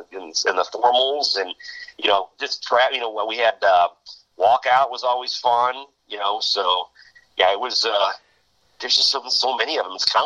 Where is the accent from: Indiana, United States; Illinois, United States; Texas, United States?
Indiana, United States; Lowell; I came in from Lowell, Indiana, and I was, you know, a scared kid